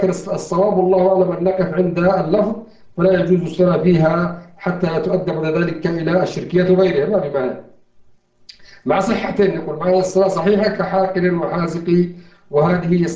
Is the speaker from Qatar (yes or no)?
no; Yemen; في كل مسجد عندنا في اليمن، في أماكن كثيرة